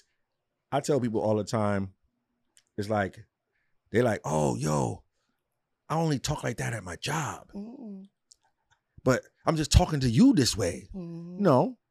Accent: New York, United States; Because I'm from New York.

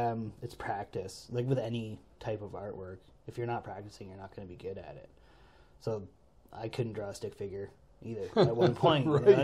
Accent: Oshawa, Ontario, Canada; Yeah, like I moved down here from Oshawa.

